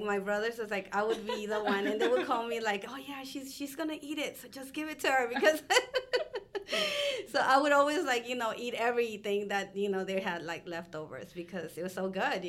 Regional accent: Mexico City, Mexico; also born or lived in New York; So then it was three of us. And then we were sent to Mexico with my grandmother. So I grew up with my grandmother in Mexico City.

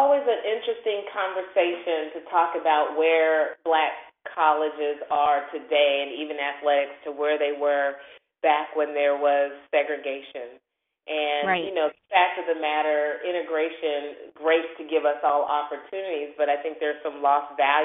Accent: Colorado Springs, Colorado, United States; also born or lived in all different places; I'm from Colorado Springs, Colorado, lived in all different places because I was a military child

